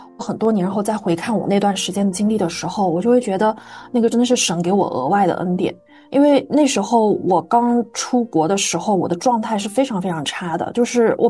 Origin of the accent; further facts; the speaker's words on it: Southwest China, China; moved away as an adult; now in United States; 我是来自于中国西南方的一个小城市，然后我的先生是北方人